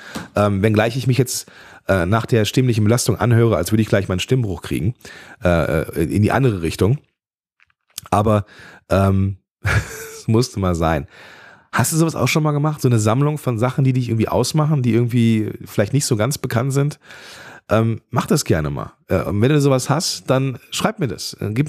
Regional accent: Düsseldorf, North Rhine-Westphalia, Germany; ich bin halt Düsseldorfer, ja, also quasi ja, ich fühle mich da sehr, sehr wohl, habe ja auch da studiert.

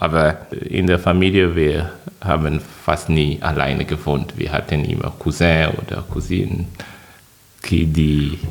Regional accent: Côte d’Ivoire; German is a second language; Ich komme aus der Elfenbeinküste.

